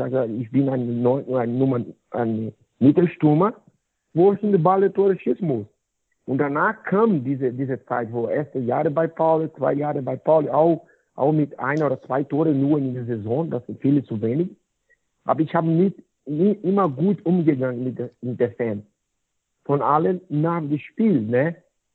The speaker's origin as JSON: {"language": "German", "town": "Goiânia", "region": "Goiás", "country": "Brazil", "tie": "born or raised there", "second_language": "German", "said": "Deswegen ist mein Job hier in Goiânia, so meine Heimat, ist sehr, sehr willkommen für viele Eltern."}